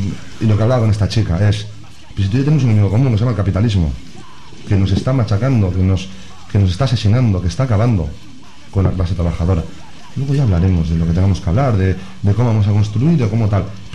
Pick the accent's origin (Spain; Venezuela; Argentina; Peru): Spain; Basque Country; somos ciudadanos de Euskal Herria y euskera es la lengua que queremos, que amamos y que nos gustaría poder comunicarnos siempre en ella